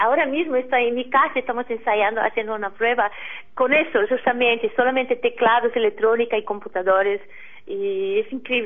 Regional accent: Mozambique; por causa de África, Mozambique, que es mi tierra también

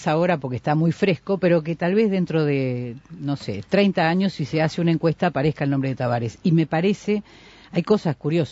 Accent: Uruguay

